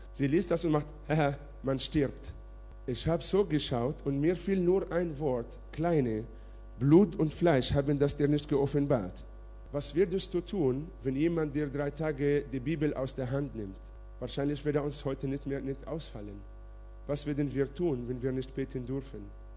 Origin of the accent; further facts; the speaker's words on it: Israel; German is a second language; also ich komme aus Israel